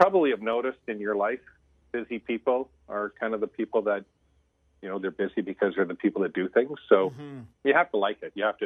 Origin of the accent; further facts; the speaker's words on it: Richmond, British Columbia, Canada; A little bit of background about myself is I grew up in Richmond, was raised here. We raised our three now adult children here, and we have three, soon to be five, grandchildren, all living in Richmond.